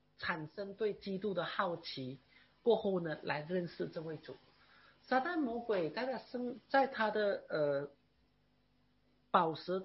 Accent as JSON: {"language": "Chinese", "country": "China", "said": "他们确实很多时候就看不起我们中国人这样。"}